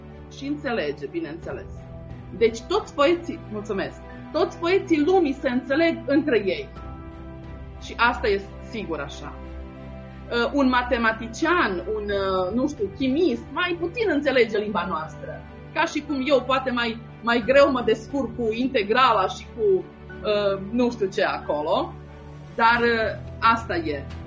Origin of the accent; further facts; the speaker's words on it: Vojvodina, Serbia; Părinții mei, bunicii mei, străbunicii mei n-au venit din România. Noi, ai mei sunt întotdeauna aici, așa a aplicat granița, știți? Deci Banat, în Banatul istoric mă găsesc.